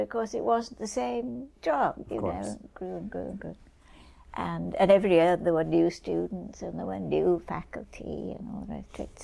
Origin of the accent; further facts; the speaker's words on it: England, United Kingdom; now in Canada; I came to Canada from England in 1952. I think it was June of 1952.